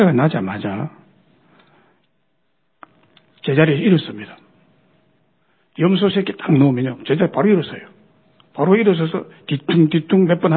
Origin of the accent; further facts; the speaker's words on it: Goseong, South Gyeongsang, South Korea; 저는 중학교 졸업 때까지 저의 고향 경남 고성에서 자라고 생활하고 또 집안의 일을 도우면서 살았습니다.